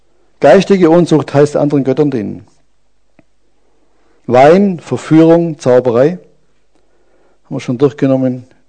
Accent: Baden-Württemberg, Germany; Aber das ist bei uns in Schwaben fast unmöglich, dass jemand die Schuhe auszieht.

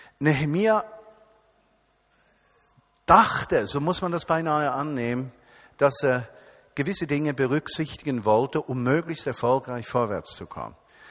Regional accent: Switzerland; Und ich merke, dass das für mich als Schweizer eine fundamentale Herausforderung ist.

